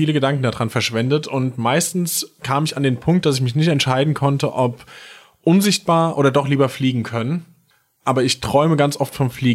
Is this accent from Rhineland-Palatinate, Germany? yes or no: no; Hesse, Germany; Aus Hessen, genauer gesagt Nähe Limburg, noch genauer gesagt bei Vilma